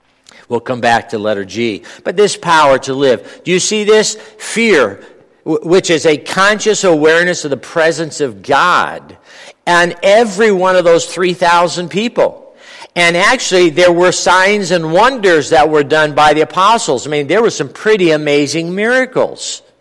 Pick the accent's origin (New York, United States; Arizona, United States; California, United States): California, United States; Los Angeles; I'm from Los Angeles, a small town out on the West Coast that's incredibly liberal.